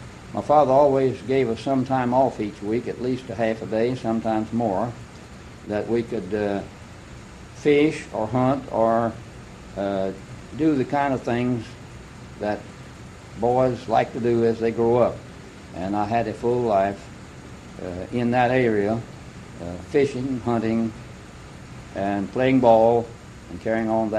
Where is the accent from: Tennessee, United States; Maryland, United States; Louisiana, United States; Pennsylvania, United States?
Tennessee, United States; Esser Springs; born there; I was born in Esser Springs, Tennessee, July 4, 1893. And Esser Springs is about 1 mile north of the Tennessee-Mississippi line, and in the southeastern end of Hardeman County, Tennessee.